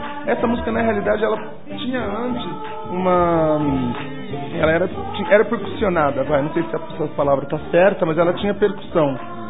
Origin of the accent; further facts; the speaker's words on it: Guaxupé, Minas Gerais, Brazil; já que eu sou de Guaxupé